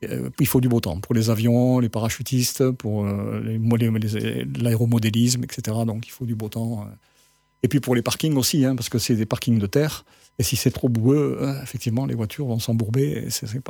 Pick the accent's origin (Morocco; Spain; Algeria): Algeria; now in France; Je suis né en Algérie, donc j'ai fait l'école primaire en Algérie.